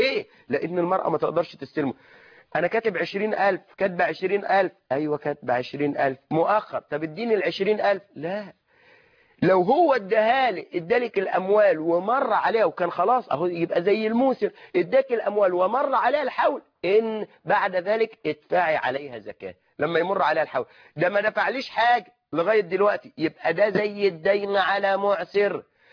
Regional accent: Egypt

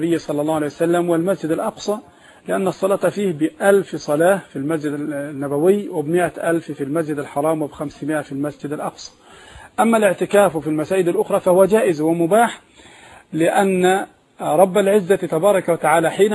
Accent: Egypt; احنا عندنا في مصر هنا الرصيد بالضبط

